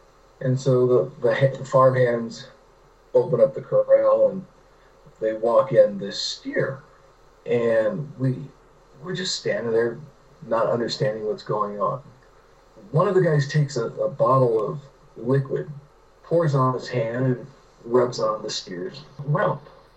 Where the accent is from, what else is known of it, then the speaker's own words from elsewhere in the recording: California, United States; So I grew up in California. This was back when the Bay Area in Silicon Valley was, it was before Silicon Valley was a thing.